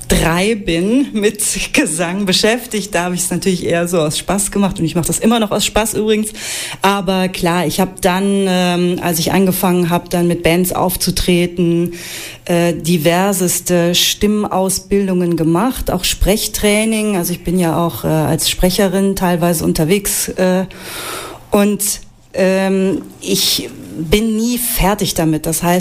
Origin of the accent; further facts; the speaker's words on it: Trier, Rhineland-Palatinate, Germany; now in Hannover, Germany; aus Trier, aus meiner alten Heimat. Ich bin ja erst seit 5 Jahren hier in Hannover.